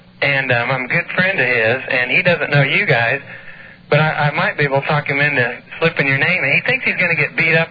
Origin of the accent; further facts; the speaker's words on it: Kansas, United States; from Kansas.